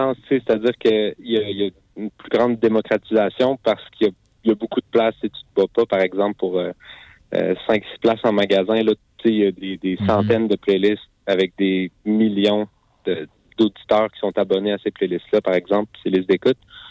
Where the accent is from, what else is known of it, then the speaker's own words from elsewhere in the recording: Quebec City, Quebec, Canada; born there; Ce qui m'inspire à Québec, ben, d'abord, ce qu'il faut savoir, c'est que ben, c'est ma ville natale